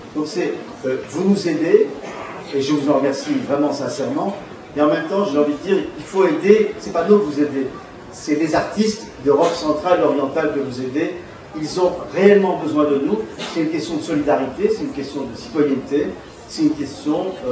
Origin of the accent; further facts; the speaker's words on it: France; moi, je suis français